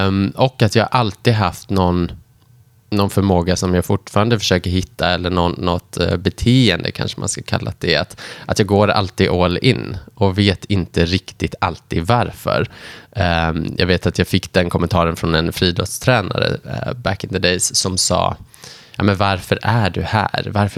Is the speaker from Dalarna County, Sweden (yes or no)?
no; Lerum, Västra Götaland County, Sweden; Jag är uppvuxen i Lerum, 2 mil utanför stan.